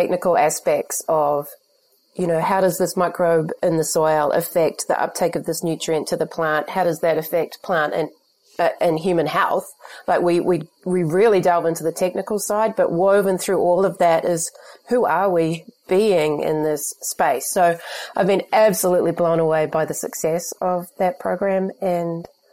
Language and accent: English; New Zealand; as a New Zealander, we're very connected to the rural community more than many other societies.